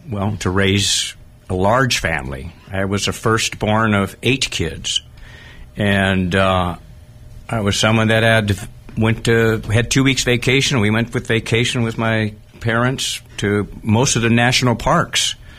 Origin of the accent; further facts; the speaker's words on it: Arcadia, California, United States; I hail from Arcadia, California, and I was born in 1948, so I'm a boomer. I was raised by two parents, just came out of the war.